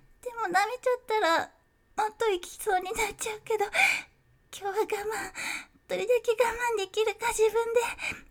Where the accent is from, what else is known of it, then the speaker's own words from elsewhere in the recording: Kyushu, Japan; 出身地は九州です。九州はとっても食べ物が美味しくて